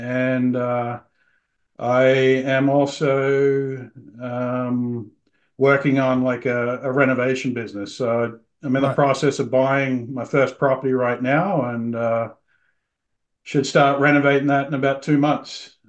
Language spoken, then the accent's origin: English; Australia; now in New York, United States; I'm 45 years old. Born and raised in Australia. I've lived in the United States for the majority of my life. I live in Long Island or New York.